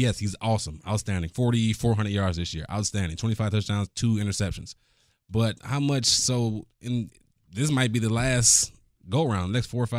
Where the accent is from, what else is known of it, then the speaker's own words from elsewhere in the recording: Cleveland, Ohio, United States; now in Houston, United States; So she's from Cleveland. I'm from Cleveland.